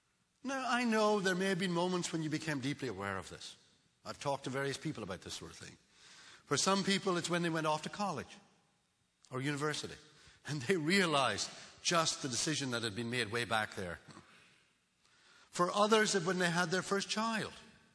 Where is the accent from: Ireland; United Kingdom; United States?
Ireland; Now, I believe, I'm Irish, I believe that children are enemies of civilization.